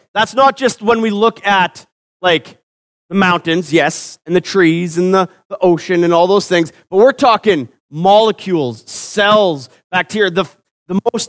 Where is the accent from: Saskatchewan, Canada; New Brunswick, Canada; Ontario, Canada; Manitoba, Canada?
Saskatchewan, Canada; we grew up in Saskatchewan, so we saw them on our acreage too.